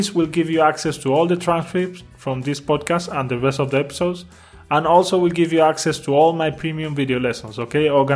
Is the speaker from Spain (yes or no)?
yes; Spain; soy nativo de España.